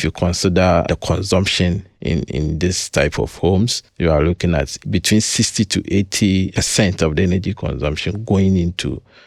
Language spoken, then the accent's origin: English; Ghana; Typically, Ghanaian home, we wake up